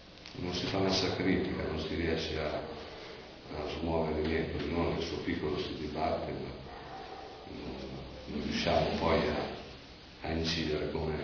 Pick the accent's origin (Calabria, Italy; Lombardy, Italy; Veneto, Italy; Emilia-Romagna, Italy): Emilia-Romagna, Italy; Rimini; io vengo da Rimini, poi con la comunità, poi sono in giro, insomma, quindi poi sono stato 20 anni a San Virginietto di San Bartolo